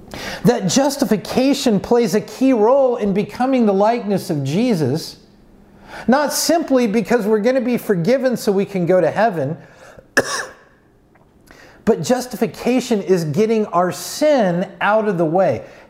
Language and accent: English; Ottumwa, Iowa, United States; We're called from Ottumwa, Iowa to partner with God.